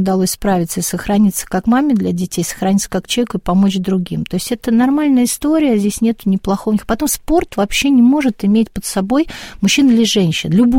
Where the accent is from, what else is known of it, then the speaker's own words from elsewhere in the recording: Saint Petersburg, Russia; я жила там, ну, я ленинградка, родилась, выросла